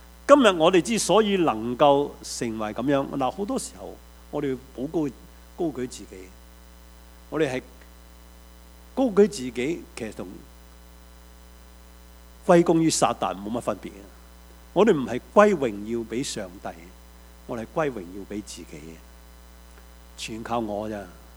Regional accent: China; 我们中国人都说家和就万事兴嘛

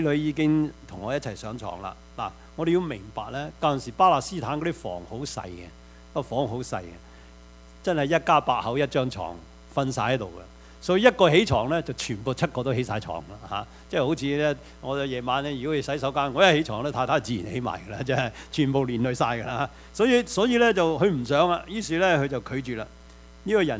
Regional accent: Guangdong, China; 用我哋广东话，唔好意思，唔怕丑，唔怕尴尬

